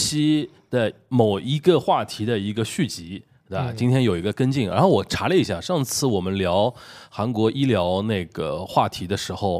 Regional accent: Shanghai, China; 我们上海人叫放软党啊

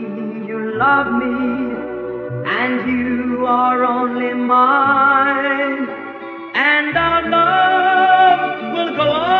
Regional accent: Shenzhen, Guangdong, China; 我在深圳长大嘛，所以我会觉得深圳有给我带来太多灵感，

